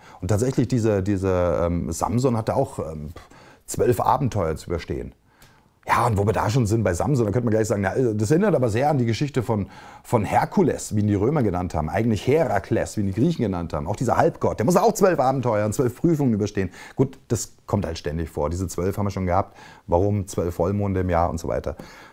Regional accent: Bavaria, Germany; ich komme ja aus Bayern und in Bayern siehst du das Kruzifix ganz oft

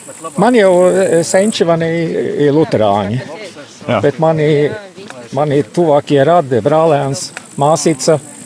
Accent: Stockholm, Stockholm County, Sweden; accent: Scandinavian; Latvian is a second language; man ir kaut kāds skandināvu akcents. Es esmu no Stokholmas, un es eju svētceļojumā, kā vai teikt, daļai tāpēc, ka mani ir radinieki, katoļi, es pats esmu. Luterāns

